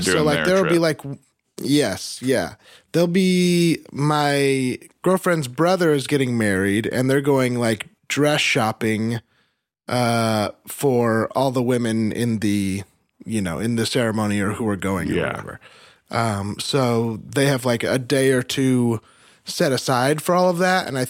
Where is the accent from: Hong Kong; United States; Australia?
United States; accent: American; I'll feel like people hearing my American accent will make me stand out a little bit.